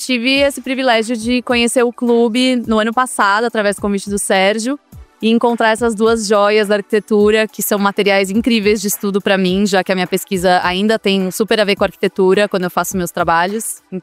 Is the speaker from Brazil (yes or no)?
yes; São Paulo, Brazil; moved away as an adult; Eu sou daqui de São Paulo, comecei a estudar arquitetura aqui em São Paulo, na Escola da Cidade. Fiz alguns anos de arquitetura e me mudei para a Califórnia para fazer artes plásticas.